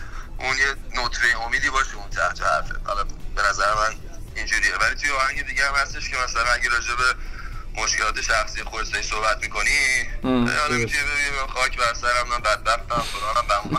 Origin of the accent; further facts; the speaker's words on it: Iran; من تو همون مملکت بزرگ شدم و تو همون سنایی که شما بودیم منم تو همون کشور بودم،